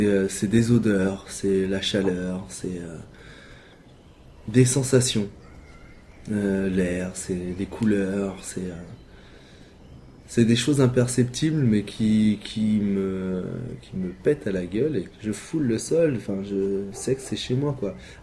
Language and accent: French; Colombia; now in France; Je viens de Colombie.